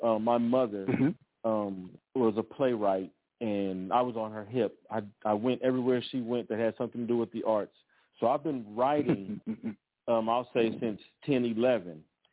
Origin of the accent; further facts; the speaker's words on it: Los Angeles, California, United States; also born or lived in Austin, Texas; So I was born in Austin, Texas. I grew up in Los Angeles, and there's a very, very cultural, iconic area in Los Angeles called Leimert Park.